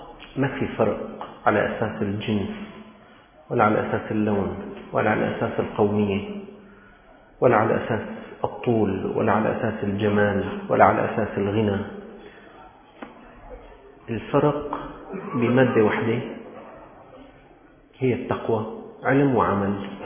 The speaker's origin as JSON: {"language": "Arabic", "country": "Syria", "said": "نحن من الشام، نحن مسلمين، نحن من المالكي"}